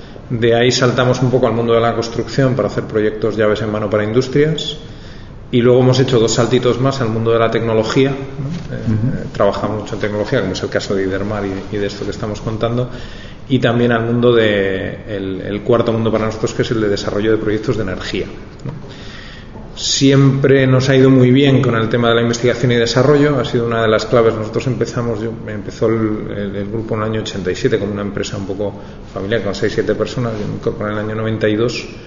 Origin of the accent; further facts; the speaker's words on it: Cantabria, Spain; gran parte de nosotros somos de la Universidad de Cantabria, hemos nacido aquí, nos hemos criado aquí